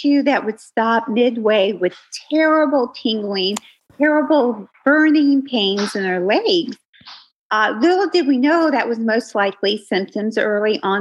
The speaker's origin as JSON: {"language": "English", "town": "Tampa", "region": "Florida", "country": "United States", "tie": "born or raised there", "said": "we were growing up in Florida, Tampa, Florida."}